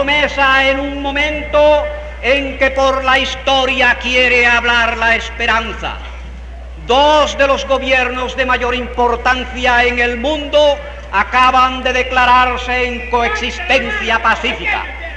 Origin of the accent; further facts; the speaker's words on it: Puerto Rico; Nosotros, como puertorriqueños, afirmamos que la independencia patria es objetivo anterior y de mayor urgencia que ninguno otro.